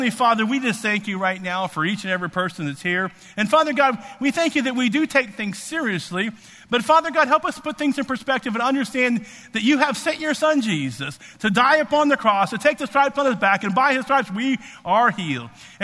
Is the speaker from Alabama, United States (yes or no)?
yes; Alabama, United States; I'm from Alabama, and we'll have a wonderful time.